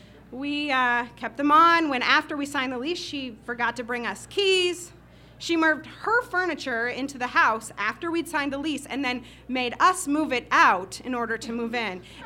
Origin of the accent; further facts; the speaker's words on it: Midwest, United States; to the Midwest, where I'm from, my hometown. My family's farm